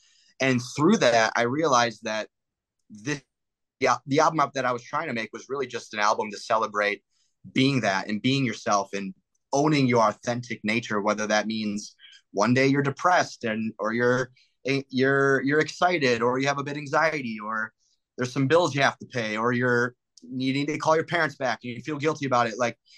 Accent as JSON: {"language": "English", "region": "Midwest", "country": "United States", "lives_now": "Los Angeles, United States", "said": "consider myself a Midwest person. I've lived in LA for like 8 years now, but, People still like can tell I'm from the Midwest."}